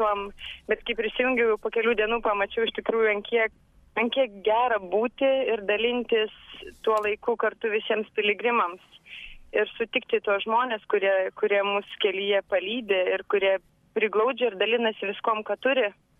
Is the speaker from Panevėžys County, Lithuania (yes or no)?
no; Klaipėda, Klaipėda County, Lithuania; Esu iš Klaipėdos ir čia mano jau trečioji kelionė.